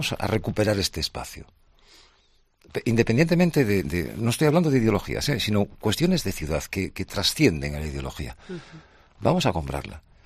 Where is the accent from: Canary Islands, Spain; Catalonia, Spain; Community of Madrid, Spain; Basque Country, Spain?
Canary Islands, Spain; Yo crecí, parte de mi infancia está en Canarias, en la isla de Tenerife, sitio turístico donde los haya.